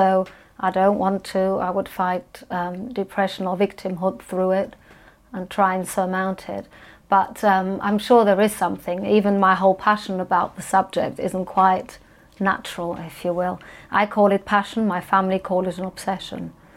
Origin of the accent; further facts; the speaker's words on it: Munich, Bavaria, Germany; And I never, growing up in Munich in Germany, I didn't understand any animosity towards the Germans.